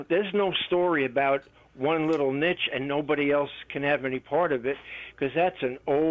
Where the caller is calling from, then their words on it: Brentwood, New York, United States; Yeah, no, I'm over … from Brentwood.